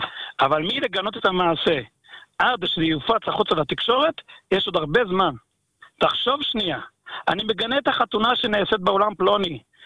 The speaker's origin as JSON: {"language": "Hebrew", "town": "Bnei Brak", "region": "Tel Aviv District", "country": "Israel", "tie": "born or raised there", "said": "מה שאני מכיר את בני ברק, אני לא בני ברקי עכשיו, הייתי בתור ילד."}